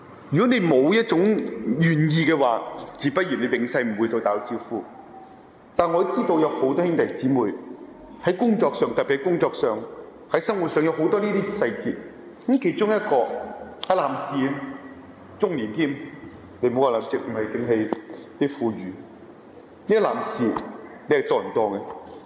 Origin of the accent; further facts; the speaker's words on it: China; 因为过去佢哋嘅思想同我哋中国人一样啊